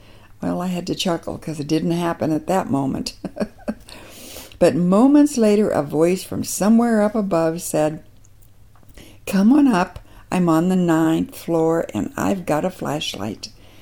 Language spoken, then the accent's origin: English; South Dakota, United States; born there; Since I was born in South Dakota, some years ago a friend sent me a picture of a 100-year-old South Dakota grain elevator.